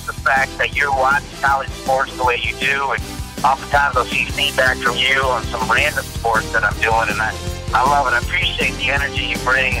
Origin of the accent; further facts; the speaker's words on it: Ohio, United States; growing up in Ohio, going to Ohio State and being on campus of Ohio State